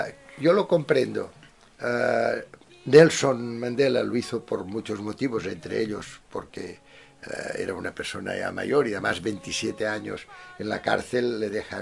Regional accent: Catalonia, Spain; yo soy catalán y lo digo siempre, un catalán calcula rápidamente

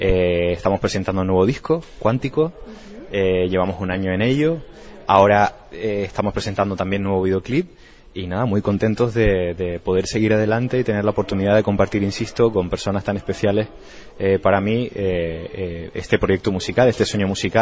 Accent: Canary Islands, Spain; now in Madrid, Spain; En el año 2009 yo pues llevaba poco tiempo viviendo en Madrid, soy canario realmente

